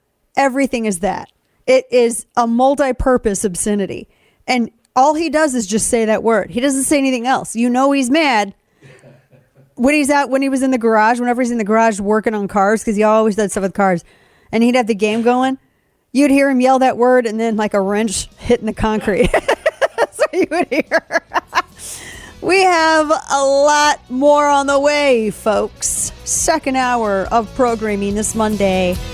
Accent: Missouri, United States; And I come from Southern Missouri, where my family pretends to be Italian in their level of drama

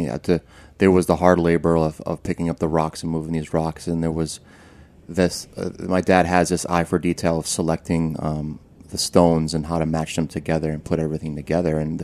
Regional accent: Danbury, Connecticut, United States; also born or lived in Bethel, Connecticut; I grew up in Danbury, Connecticut, and then Bethel, Connecticut.

